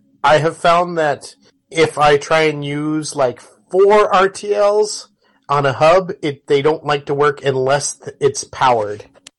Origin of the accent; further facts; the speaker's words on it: El Paso, Texas, United States; from El Paso.